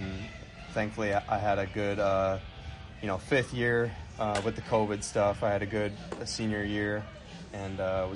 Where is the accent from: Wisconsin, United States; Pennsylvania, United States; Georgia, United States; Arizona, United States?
Wisconsin, United States; Menomonee Falls; So I'm from Menominee Falls, Wisconsin, about 20 minutes outside Milwaukee. I kind of just grew up playing baseball.